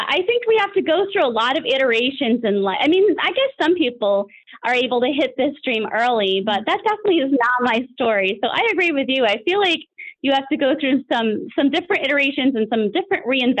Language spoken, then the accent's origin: English; New York, United States; now in Florida, United States; But I grew up in Western New York in a very small town, which is actually featured in the book that we're about to talk about. And I currently live full-time in Florida